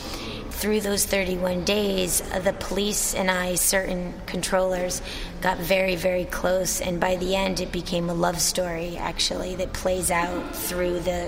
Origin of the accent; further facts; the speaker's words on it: United States; now in Amsterdam, Netherlands; Yes, I'm American, but I'm based now in Amsterdam.